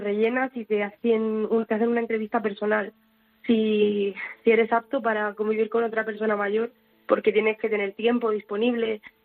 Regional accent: Murcia, Region of Murcia, Spain; Y la enseño recetas de mi tierra.

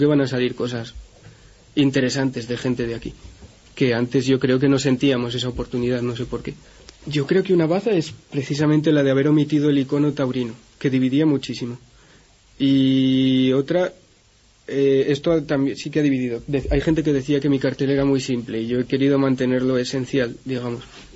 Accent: Tudela, Navarre, Spain; also born or lived in Sevilla; Soy de aquí, de Tudela.

